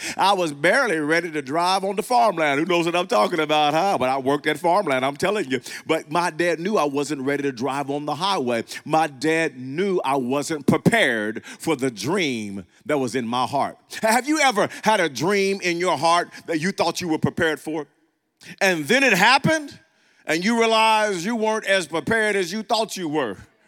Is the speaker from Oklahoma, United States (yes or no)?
yes; Wewoka, Oklahoma, United States; When I was a kid, growing up in Wewoka, Oklahoma, 8, 9, 10 years old